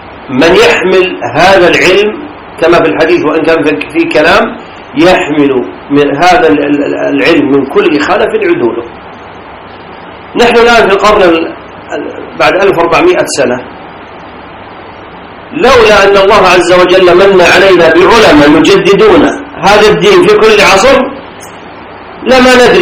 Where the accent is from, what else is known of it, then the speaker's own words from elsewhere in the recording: Najd, Saudi Arabia; وقد ظهر الشرك في توحيد العبادة حتى عندنا في نجد